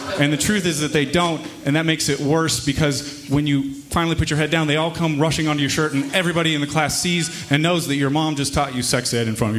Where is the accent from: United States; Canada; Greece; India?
United States; Kansas; I grew up in Kansas, so kind of similar.